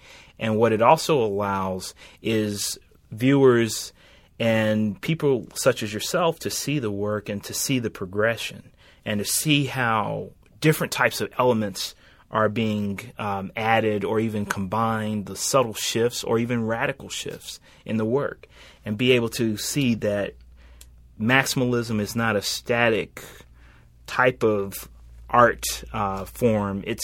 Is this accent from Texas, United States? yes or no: no; Atlanta, Georgia, United States; But no, I'm actually here from Atlanta.